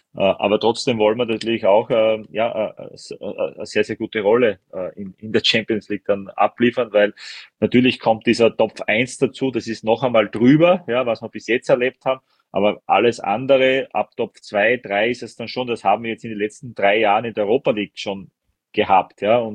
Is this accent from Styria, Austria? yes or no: yes; Styria, Austria; ich als Steirer hätte natürlich sehr, sehr gerne auch in Graz gespielt.